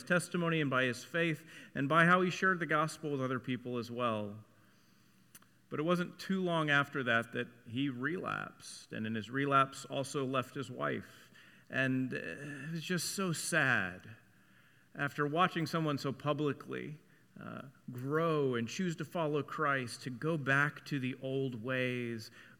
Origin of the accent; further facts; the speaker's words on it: Texas, United States; I'm from Texas. Did you know that?